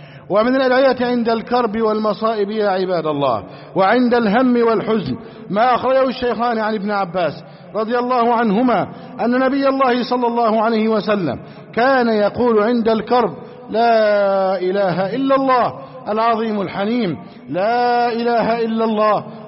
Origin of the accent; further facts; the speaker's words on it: Egypt; اللهم احفظ بلدنا مصر